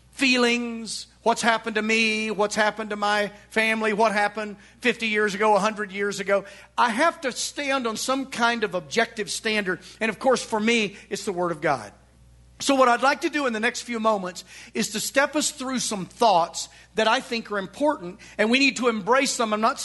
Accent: Arkansas, United States; I didn't believe that growing up in Western Arkansas.

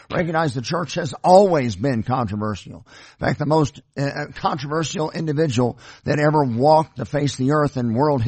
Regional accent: Arkansas, United States; Yeah, I'm

